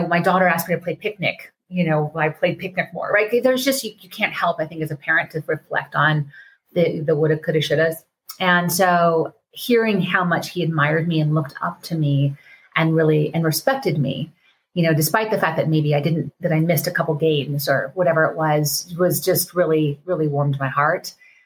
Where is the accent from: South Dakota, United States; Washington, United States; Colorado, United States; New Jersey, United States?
Colorado, United States; The hike we went on today, and I've been to Telluride so many times, I'm from Colorado, was so spectacular.